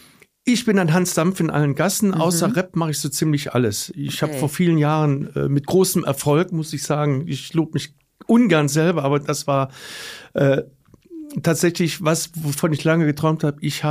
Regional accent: Trier, Rhineland-Palatinate, Germany; bin nach über 25 Jahren wieder zurück nach Trier gekommen und das war... Heimkommen. Und Trier ist halt meine Heimat.

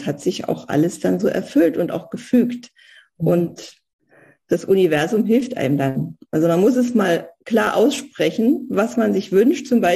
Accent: East Germany, Germany; Ich bin im Osten groß geworden, hatte gerade mein Studium in der damaligen Sowjetunion absolviert

